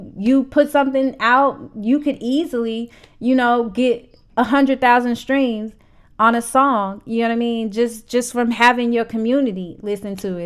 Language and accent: English; St. Louis, Missouri, United States; Like, and St. Louis really supports their local artists, and that's another thing I appreciate about my hometown.